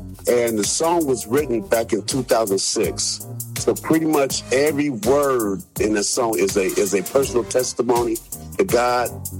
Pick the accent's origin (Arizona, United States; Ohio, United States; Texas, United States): Ohio, United States; Cincinnati; I'm originally from Cincinnati, Ohio, the home of the Cincinnati Bengals.